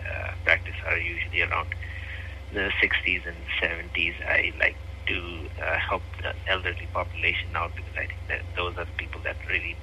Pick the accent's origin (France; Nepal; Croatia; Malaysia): Nepal; English is a second language; moved away as an adult; now in United States; So, I am originally from Nepal. I did most of my schooling in Nepal, including my medical school. I came here to the United States around 2016-17 when I started my residency